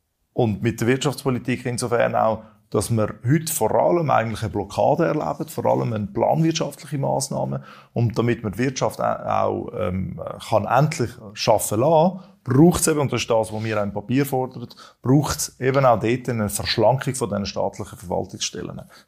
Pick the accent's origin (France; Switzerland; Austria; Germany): Switzerland; Zurich; beispielsweise in Altstädten, von wo ich herkomme